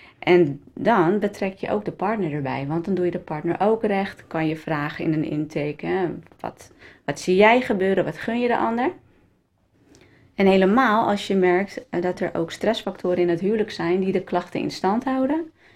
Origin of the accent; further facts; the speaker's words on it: Lisse, South Holland, Netherlands; kom uit Lissa, getrouwd, 3 jongens.